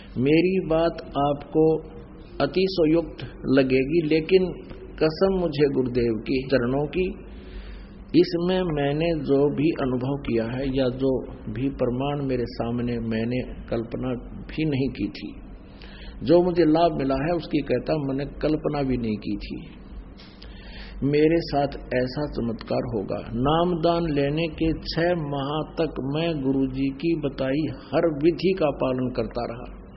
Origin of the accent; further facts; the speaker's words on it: Dimar Kheda, Madhya Pradesh, India; गांव डीमर खेड़ा जिला कटनी मध्य प्रदेश का निवासी हूं।